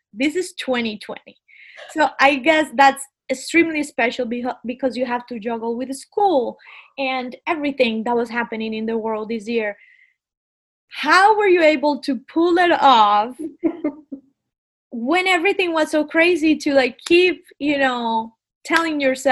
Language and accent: English; Colombia; I grew up in Colombia at a time was incredibly violent